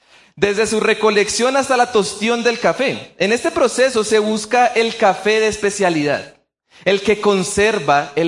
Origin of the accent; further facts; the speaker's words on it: Colombia; Y eso es lo que tomamos como colombianos.